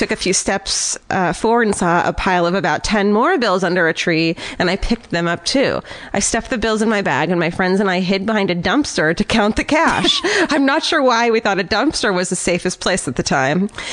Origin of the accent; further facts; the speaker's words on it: Tucson, Arizona, United States; I grew up in Tucson, Arizona, and my friends and I used to hang out a lot at a park by our high school.